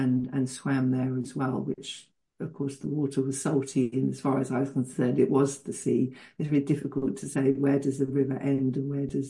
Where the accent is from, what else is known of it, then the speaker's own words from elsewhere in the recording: London, United Kingdom; as a girl growing up in London in 60s and 70s